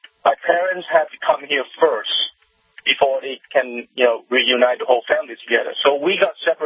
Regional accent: Las Vegas, Nevada, United States; So I'm from Vegas. My whole family is immigrants from Vietnam. We came here legally.

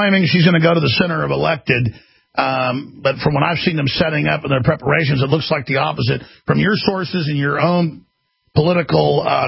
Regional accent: Dallas, Texas, United States; that's happened before, back when I was growing up in Dallas.

